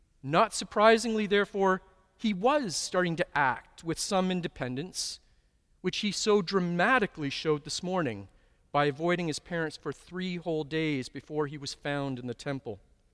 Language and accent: English; Toronto, Ontario, Canada; as I grew up in Toronto's East End, not too far from here. In the 1960s and 1970s